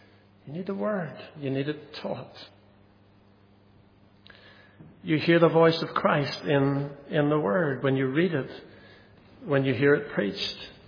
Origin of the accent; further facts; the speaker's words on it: Northern Ireland, United Kingdom; also born or lived in Wales; maybe it's because I'm Irish, that I see it as so simple. Or should I say Northern Irish?